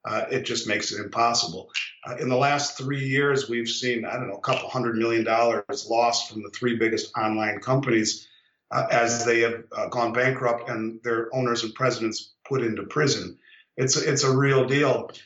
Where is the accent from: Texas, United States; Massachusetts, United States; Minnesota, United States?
Minnesota, United States; There is no oversight, except in my home state of Minnesota.